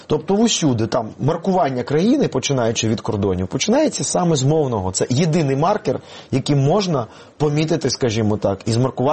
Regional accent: Kyiv, Ukraine; born there; Я, наприкінці 80-х, повернувшися з армії, народившися в Києві, в російськомовній родині

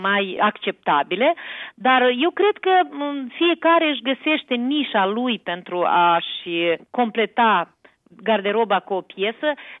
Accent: Ialoveni District, Moldova; de la Ruseștii Noi, un sat care e peste deal de satul meu natal, Toată lumea din zona din Valea Botnii, de unde vin eu

